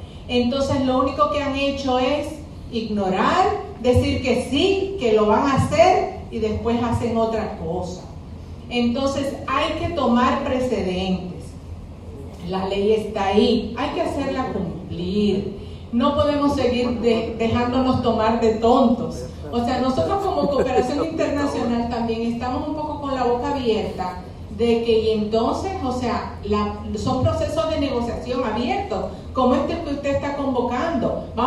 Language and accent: Spanish; Dominican Republic; y desde mucho antes, ya como dominicana también